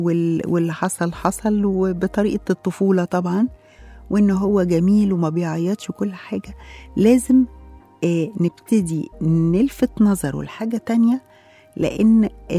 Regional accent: Egypt; احنا بطبيعتنا كمصريين عندنا العاطفة والمشاعر تجاه أطفالنا

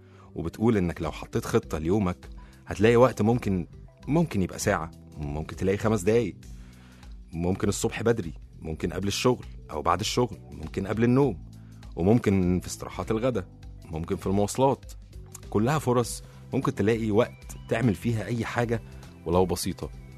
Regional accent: Alexandria, Alexandria Governorate, Egypt; متعتنا كانت في الشتاء إحنا كاسكندرانية

